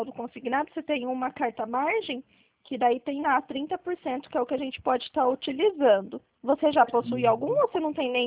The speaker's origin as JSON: {"language": "Portuguese", "town": "Poços de Caldas", "region": "Minas Gerais", "country": "Brazil", "said": "mas eu sou daqui de Poços também"}